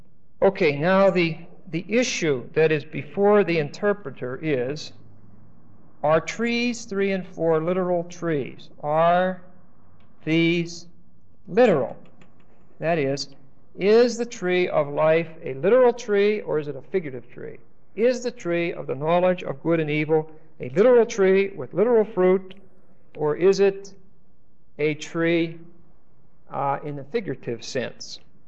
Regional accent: Pennsylvania, United States; also born or lived in Florida; I was raised in Pennsylvania. We have a lot of trees, a lot of vegetation. It's beautiful.

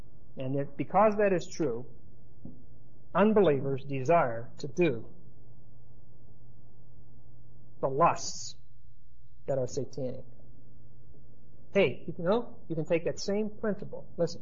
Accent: United States; born there; Of course I'm a Christian. I'm white and I was born in the United States.

